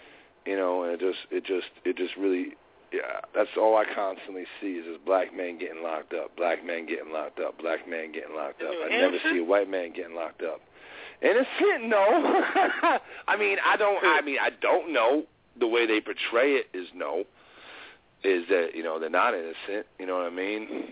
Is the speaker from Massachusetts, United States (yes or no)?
no; New Jersey, United States; And I'm from New Jersey, and my rap sheet is terrible.